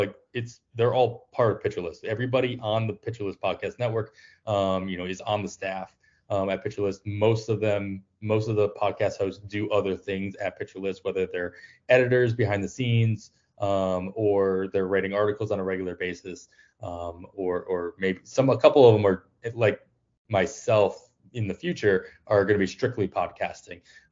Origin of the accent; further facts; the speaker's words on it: Massachusetts, United States; I grew up in Western Massachusetts.